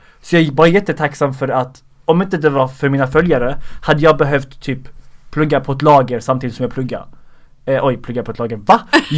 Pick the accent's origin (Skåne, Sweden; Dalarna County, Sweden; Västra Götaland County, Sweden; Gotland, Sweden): Skåne, Sweden; accent: Skåne dialect; så gör jag alltid skånsk dialekt. För att jag är från Skåne.